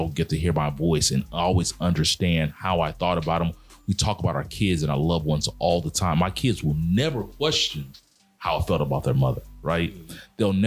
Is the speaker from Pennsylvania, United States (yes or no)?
no; Mobile, Alabama, United States; I'm 43 years old. I'm from Mobile, Alabama. I grew up in the South.